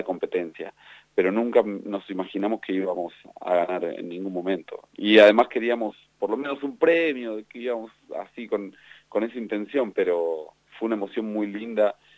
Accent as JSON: {"language": "Spanish", "country": "Argentina", "said": "encima siendo Argentina, con tanta rivalidad que a veces tenemos con los chilenos"}